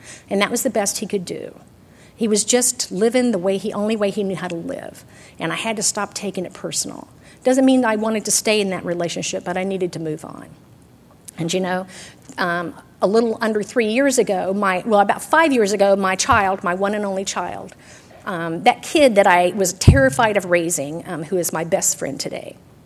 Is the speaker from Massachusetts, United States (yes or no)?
no; Texas, United States; because I am from Texas, and I talked about running him over all the time.